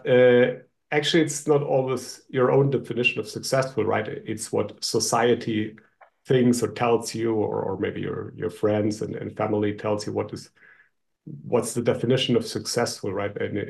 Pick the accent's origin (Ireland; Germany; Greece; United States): Germany; English is a second language; So I'm from Germany. So most of my life I lived and worked in Germany.